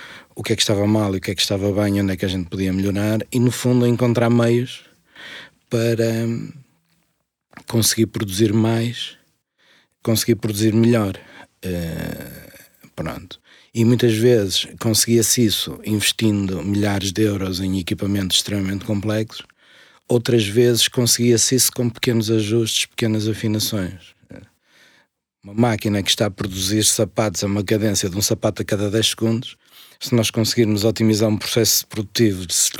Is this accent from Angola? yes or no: no; Matosinhos, Porto, Portugal; eu sou de Matosinhos, nasci em Matosinhos. Há 55 anos atrás